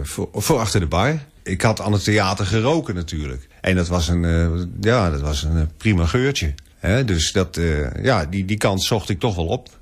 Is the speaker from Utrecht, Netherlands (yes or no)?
yes; Utrecht, Netherlands; born there; Dus, maar ik vond dat heel leuk, omdat Utrecht altijd met bijnamen werkt, weet je wel. Dat is wel typisch Utrecht, denk ik.